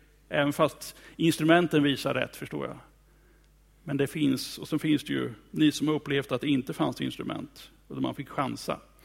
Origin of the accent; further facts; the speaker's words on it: Sweden; now in Karlskrona, Sweden; Som uppvuxen i Mellansverige